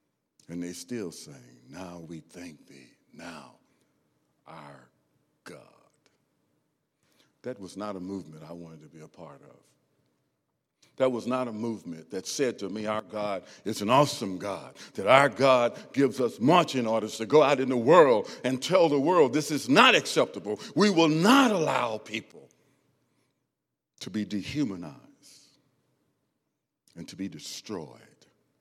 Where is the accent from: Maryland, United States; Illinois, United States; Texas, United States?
Illinois, United States; East St. Louis; I grew up in East St. Louis before we became United Methodists. And my family were Baptists.